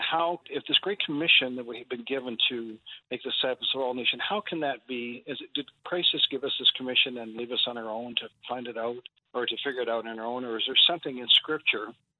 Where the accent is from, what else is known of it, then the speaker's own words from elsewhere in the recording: Canada; I growing up in Canada, you know, it's just such an elitist